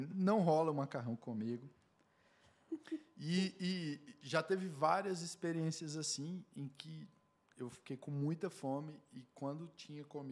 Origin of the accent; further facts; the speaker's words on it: Brasília, Federal District, Brazil; born there; As pessoas me perguntam muito, ah, você é do Piauí? Você... Não. Eu nasci em Brasília.